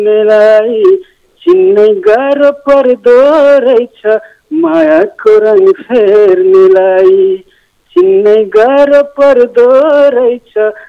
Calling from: Nepalgunj, Lumbini Province, Nepal; अहिले नेपालगञ्जमा छु बहुत गर्मी छ घाम छ यता

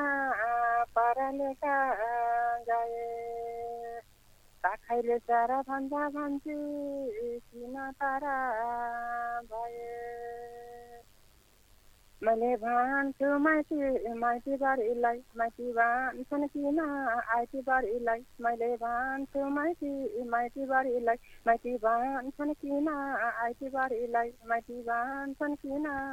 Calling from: Lekhparsa, Karnali Province, Nepal; हजुर म लेख पर्साबाट हो।

